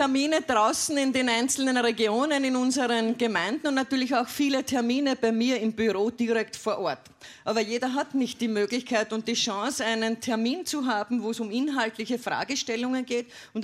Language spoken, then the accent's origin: German; Lower Austria, Austria; Familiensinn ist bei uns in Niederösterreich wichtig und natürlich auch mir persönlich.